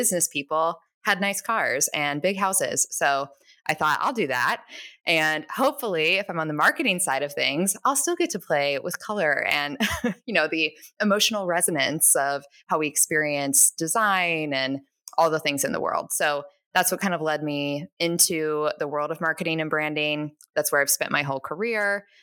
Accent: Ohio, United States; I'm from Ohio. I grew up in a relatively small town.

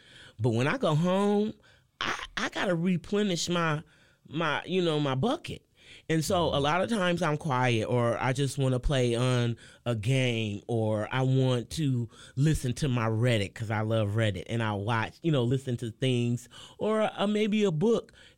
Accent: Lansing, Michigan, United States; just like you, I'm from Lansing.

